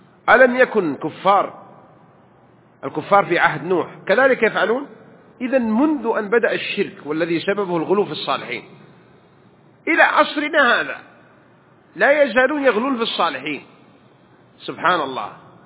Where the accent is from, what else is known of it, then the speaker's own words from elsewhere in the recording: Hejaz, Saudi Arabia; نحن مبتلين هناك بالحجاز فهم يكثرون عندنا بالحجاز